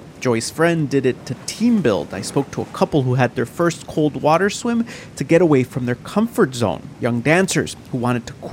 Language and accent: English; Miami, Florida, United States; Maybe because I'm from Miami, but a foot bath in this water felt like walking into shards of glass.